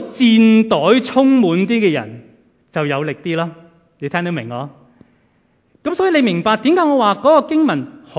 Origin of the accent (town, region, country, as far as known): Guangdong, China